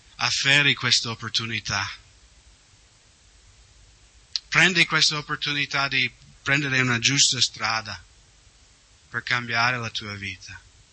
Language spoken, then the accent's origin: Italian; Washington, United States; Italian is a second language; Nello stato di Washington, negli Stati Uniti, da dove vengo io